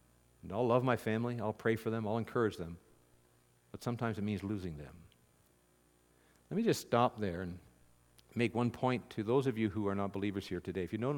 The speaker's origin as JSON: {"language": "English", "country": "Canada", "said": "as a Canadian"}